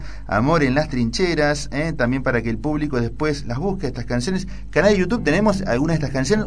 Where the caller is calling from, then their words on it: Merlo, Buenos Aires Province, Argentina; de Merlo.